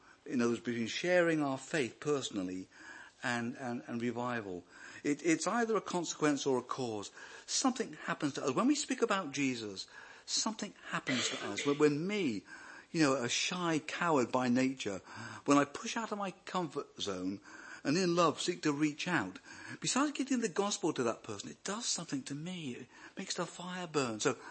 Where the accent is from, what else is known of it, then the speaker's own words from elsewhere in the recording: Wales, United Kingdom; I'm the Welsh, I'm the Welsh. But a proud Brit